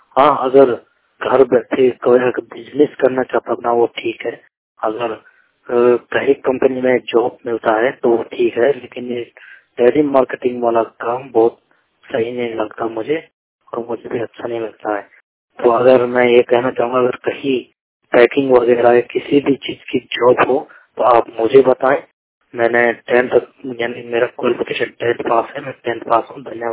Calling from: Uttarakhand, India; मैं राज्य उत्तराखंड जिला चमोली से बात कर रहा हूँ

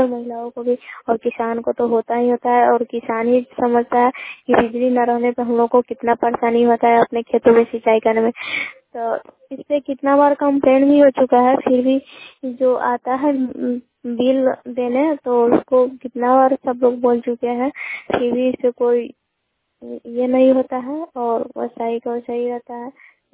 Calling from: Sawachur, India; मैं रिपोर्टर … सावाचूर पंचायत के सावाचूर वार्ड से बोल रही हूँ।

